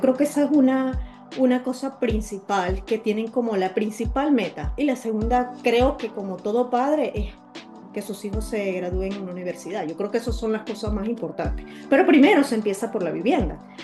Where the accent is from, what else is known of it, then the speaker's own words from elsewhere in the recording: Venezuela; now in United States; Soy una venezolana que se vino a hacer vida acá a Estados Unidos, como tú lo mencionas, hace 7 años.